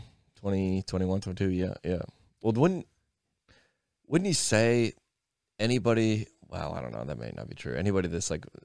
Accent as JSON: {"language": "English", "region": "the South", "country": "United States", "tie": "born or raised there", "said": "my dad's a preacher. I grew up in the South. I was homeschooled. I worked at Chick-fil-A."}